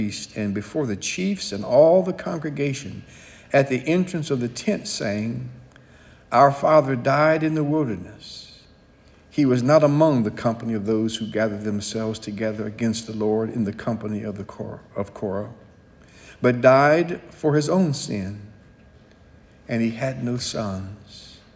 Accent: Ohio, United States; growing up in Central Ohio.

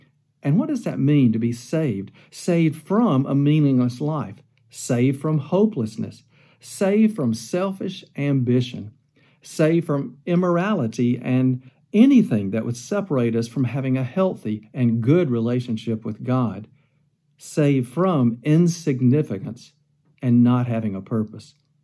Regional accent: Alabama, United States; Wes was from Georgia, I was from Alabama, and we were looking forward to serving across the United Methodist Church.

